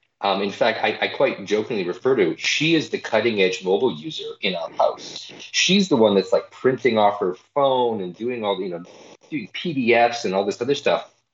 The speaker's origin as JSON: {"language": "English", "country": "Canada", "moved": "as an adult", "lives_now": "United States", "said": "We're actually coming up in my 10 years in the United States when I moved from Canada, which is, it's a crazy milestone in and of itself when I think about it."}